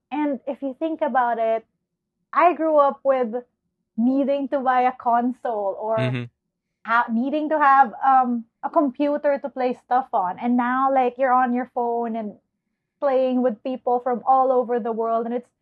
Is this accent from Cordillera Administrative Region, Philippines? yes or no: no; Manila, Metro Manila, Philippines; in Manila, we don't, I mean, at least from my demographic, it's not like I grew up on Tagalog movies or shows. We watch Nickelodeon. We watch HBO.